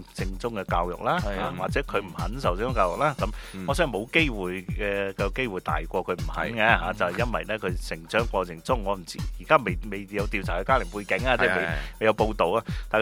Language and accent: Cantonese; China; 即係我哋中國人成日都話，即係埋沒良心啊